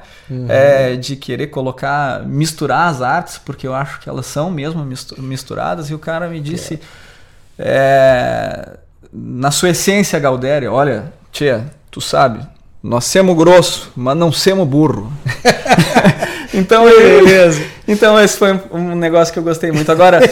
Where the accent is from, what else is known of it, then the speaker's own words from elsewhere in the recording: Rio Grande do Sul, Brazil; moved away; quando eu saí do Rio Grande do Sul, eu passei, que a não compreensão do que você realmente faz.